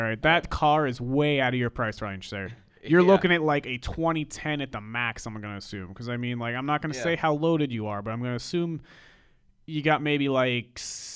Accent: Ireland; Just my personal opinion, as I'm Irish, not Japanese.

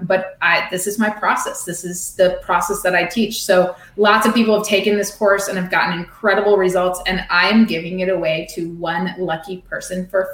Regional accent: Wisconsin, United States; I'm from Wisconsin originally.

